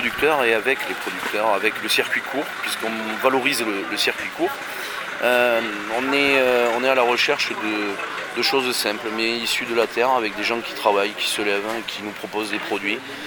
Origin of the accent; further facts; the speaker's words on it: Occitanie, France; Alors, chez nous, en Aveyron, on a la chance, c'est qu'on a beaucoup de producteurs.